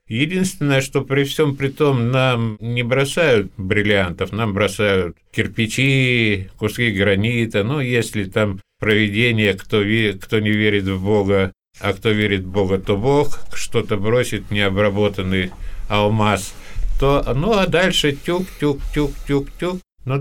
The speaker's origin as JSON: {"language": "Russian", "town": "Karaganda", "region": "Karaganda Region", "country": "Kazakhstan", "moved": "yes", "said": "Я когда из Караганды уезжал в 1999 году, меня приглашали в Москву, но я почему-то отказался, хотя мне там и предлагали работать в аппарате, я почему-то поехал в Санкт-Петербург."}